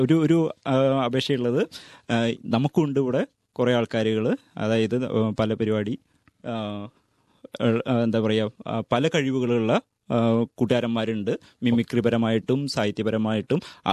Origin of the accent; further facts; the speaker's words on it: Thrissur, Kerala, India; ഞാനൊരു തൃശ്ശൂർകാരനാണ്, സാംസ്കാരിക തലസ്ഥാനം തൃശ്ശൂരാണ്.